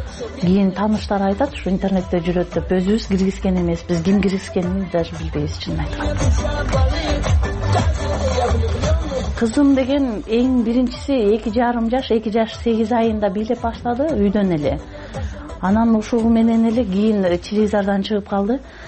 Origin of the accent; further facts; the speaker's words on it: Talas Region, Kyrgyzstan; now in Bishkek, Kyrgyzstan; Биз өзүбүз Бишкекте турабыз, Таластан болобуз.